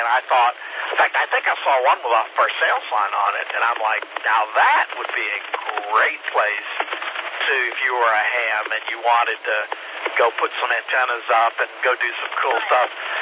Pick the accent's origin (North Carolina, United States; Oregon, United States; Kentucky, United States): North Carolina, United States; born there; I have a special affinity for the Carolinas. I was born in North Carolina and love traveling through here